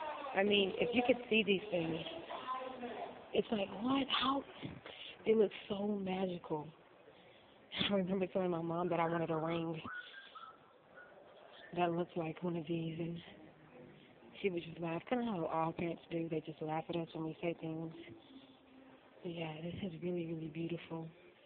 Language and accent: English; Houston, Texas, United States; Growing up in Houston, not so much. Galveston's water is not very clean.